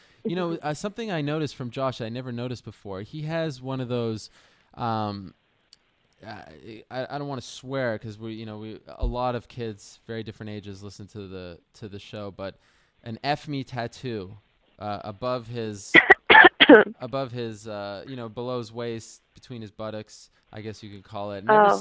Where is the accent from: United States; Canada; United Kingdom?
Canada; Quebec City, Quebec; my hometown brethren from Montreal, Quebec City more specifically